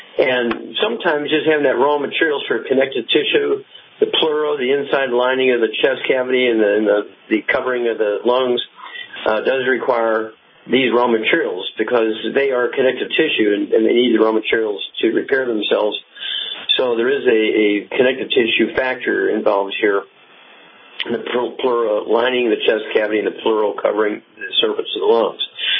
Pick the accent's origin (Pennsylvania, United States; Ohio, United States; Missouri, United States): Missouri, United States; Let's start out in my home state. Chuck, let's go to Missouri.